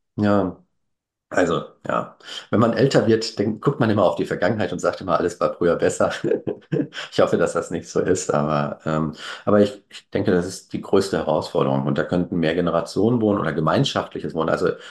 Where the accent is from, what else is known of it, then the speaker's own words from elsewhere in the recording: Berlin, Germany; ich komme ja aus Berlin